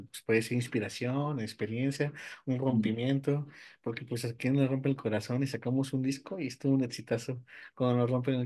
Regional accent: León, Guanajuato, Mexico; cuando estuvieras acá en León, Guanajuato, somos del Bajío

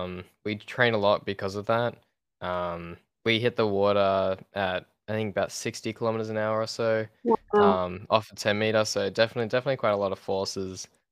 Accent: Australia; I'm from Australia.

